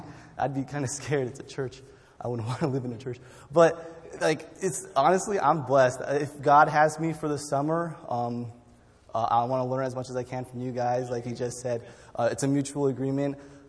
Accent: San Diego, California, United States; So from San Diego, yes, I'm just graduated from West Coast.

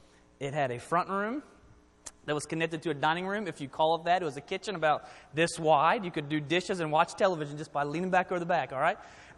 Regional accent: Maryland, United States; now in Haslett, United States; I'm from Maryland, and when I go back to Maryland, it's interesting.

